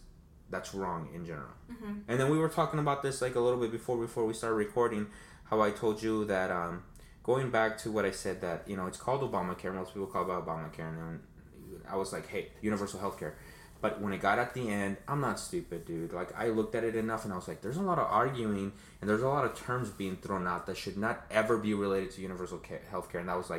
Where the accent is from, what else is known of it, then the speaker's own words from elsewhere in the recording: United States; I'm fucking American